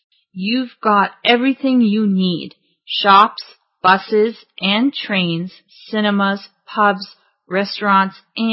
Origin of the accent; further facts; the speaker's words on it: Switzerland; English is a second language; also born or lived in France; now in Weybridge, United Kingdom; Yes, I was born in France, but I grew up in Switzerland, and I recently moved to the UK. Now I live in Weybridge.